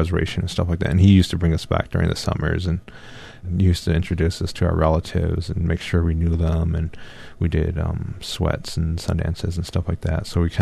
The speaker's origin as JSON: {"language": "English", "town": "Denver", "region": "Colorado", "country": "United States", "tie": "born or raised there", "said": "growing up in Denver, you go back to Pine Ridge and stuff's a little bit slower."}